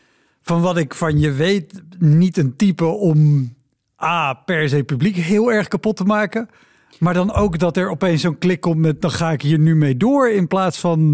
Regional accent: Utrecht, Netherlands; de buurt van Utrecht.

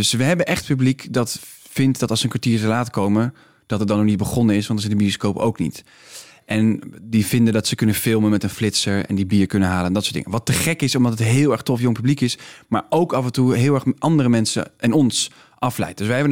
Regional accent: Heerlen, Limburg, Netherlands; ik kom uit Heerlen, vlakbij de Duitse grens. En ik spreek heel goed Duits

